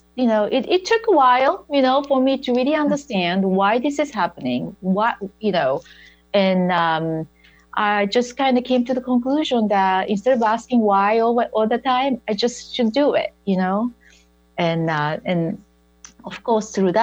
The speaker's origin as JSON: {"language": "English", "country": "Japan", "tie": "born or raised there", "said": "You know, I was born and raised in Japan."}